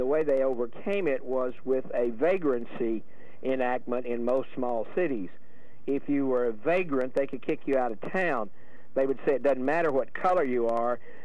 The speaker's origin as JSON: {"language": "English", "region": "the South", "country": "United States", "tie": "born or raised there", "said": "I grew up in the South, and I remember in the South, I didn't know any better at the time."}